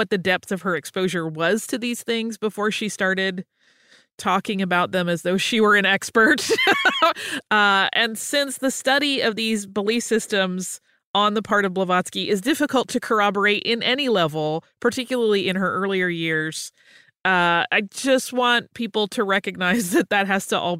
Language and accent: English; Canada; You've taught me so much really valuable as Canadian schools don't teach us as much as they should. That's not just in Canada, by the way.